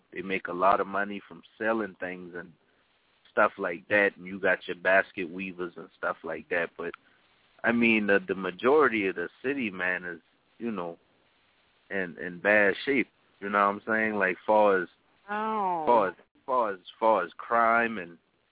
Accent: Charleston, South Carolina, United States; I'm Geechee to the heart. But the thing about Charleston is

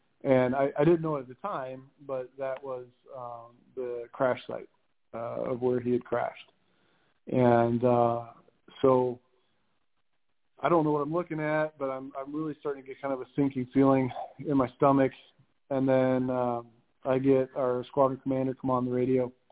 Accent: Napoleon, Ohio, United States; He was from McClure, I was from Napoleon, and they're like literally 10 minutes apart.

